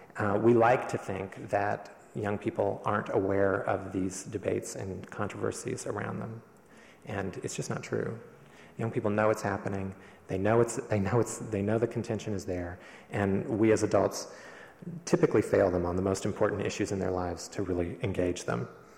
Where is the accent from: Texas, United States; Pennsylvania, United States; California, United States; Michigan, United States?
California, United States; don't write me off because I'm from California